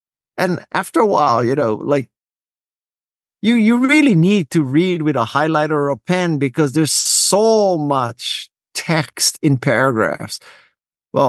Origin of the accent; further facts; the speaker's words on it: Honolulu, Hawaii, United States; I grew up in Honolulu, Hawaii, in a place called Kalihi Valley, which is a lower middle income. It's kind of tough part of Hawaii.